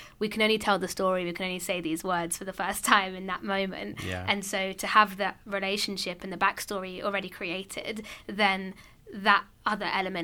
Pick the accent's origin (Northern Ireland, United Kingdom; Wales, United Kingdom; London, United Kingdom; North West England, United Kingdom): London, United Kingdom; something that you've dreamed of your whole life as a Londoner.